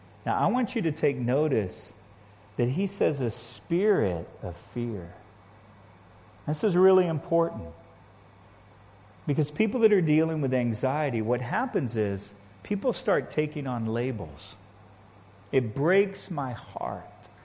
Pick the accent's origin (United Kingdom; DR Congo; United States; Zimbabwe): DR Congo; moved away; Yeah, you know, I grew up in the Congo. My parents were missionaries in the Congo, right in the middle of Africa. And so when I was young, we lived in a very remote area.